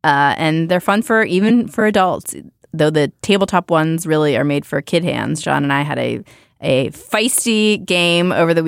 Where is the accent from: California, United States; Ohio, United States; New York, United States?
Ohio, United States; Youngstown; because I grew up in Youngstown, Ohio.